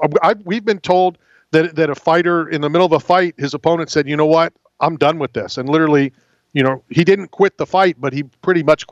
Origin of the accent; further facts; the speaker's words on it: Philadelphia, Pennsylvania, United States; I'm from Philadelphia.